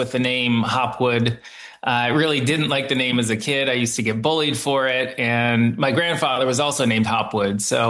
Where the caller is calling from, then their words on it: Michigan, United States; I'm actually in the U.S., in Michigan right now.